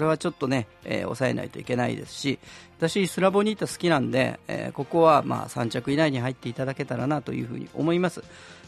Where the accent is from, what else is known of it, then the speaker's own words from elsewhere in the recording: Kyoto, Japan; 私の地元京都でですね